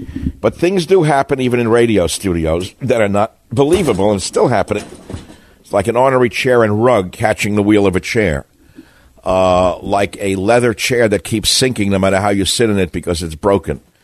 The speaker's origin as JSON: {"language": "English", "region": "New York", "country": "United States", "tie": "born or raised there", "said": "I grew up in New York. I know the type."}